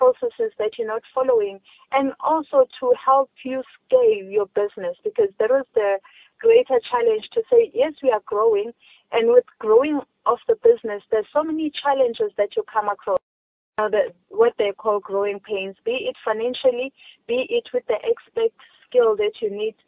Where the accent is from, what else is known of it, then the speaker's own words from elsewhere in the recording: South Africa; as a South African, as a black child